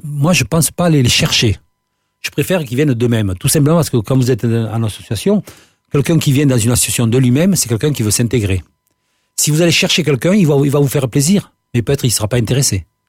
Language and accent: French; Villefranche-de-Rouergue, Occitanie, France; born there; Martiel, c'est ma deuxième commune, parce que je suis né à Villefranche.